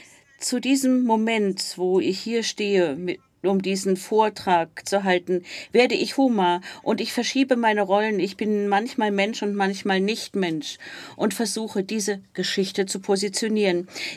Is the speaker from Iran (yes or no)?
yes; Iran; Ich bin aufgewachsen im Iran mit diesen alten Mythen, mit all diesen übernatürlichen Geschöpfen.